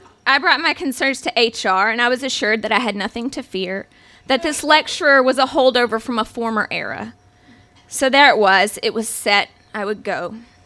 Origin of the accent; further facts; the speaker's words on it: Bible Belt, United States; I was raised Catholic in the Bible Belt, after all